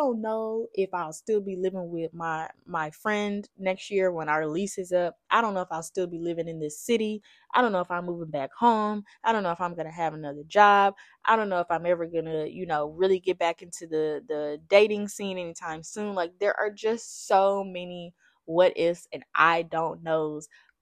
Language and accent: English; Louisiana, United States; Now, I'm from Louisiana originally, Southwest Louisiana. I'm going to just call it the lake, okay? I'm from the lake.